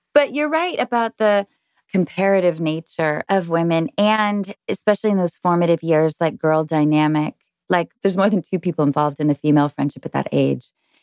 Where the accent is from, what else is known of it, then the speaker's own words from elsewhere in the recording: Seattle, Washington, United States; I grew up in Seattle in the 90s